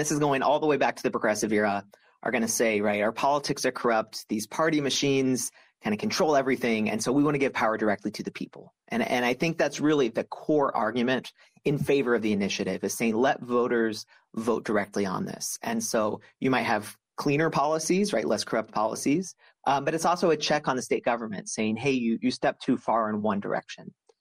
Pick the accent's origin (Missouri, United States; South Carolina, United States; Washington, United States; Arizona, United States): Missouri, United States; So I grew up in Missouri, my home state